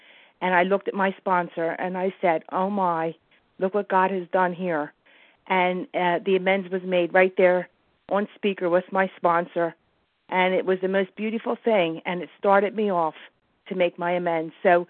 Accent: New Jersey, United States; I'm still from New Jersey, recovered.

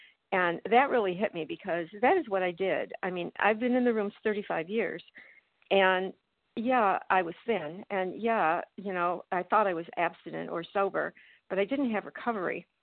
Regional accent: Florida, United States; Okay, thank you. … I'm from Florida

